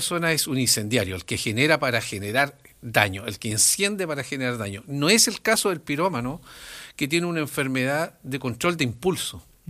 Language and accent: Spanish; Lota, Biobío, Chile; born there; en mi comuna, porque yo nací aquí en Lota, yo nací en Lota, entonces tengo un cariño muy especial por Lota